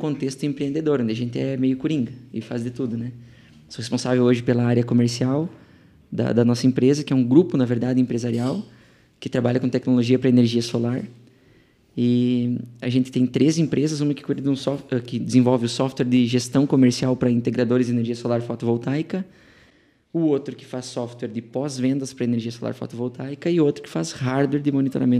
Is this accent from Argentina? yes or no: no; Rio Grande do Sul, Brazil; born there; eu sou gaúcho de nascimento, gremista de escolha, e sou engenheiro eletricista de formação e empreendedor da vida